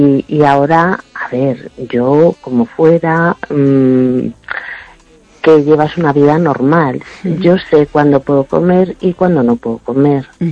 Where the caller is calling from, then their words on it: A Coruña, Galicia, Spain; de La Coruña.